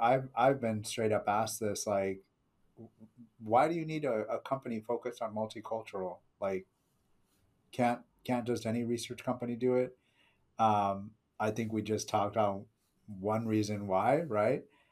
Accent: Simi Valley, California, United States; I grew up in Simi Valley, California, a very not diverse place. So I was code switching for a while.

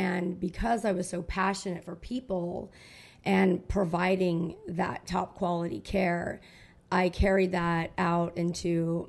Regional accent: Boston, Massachusetts, United States; also born or lived in Avon Park, Florida; I'm actually from Boston and Florida.

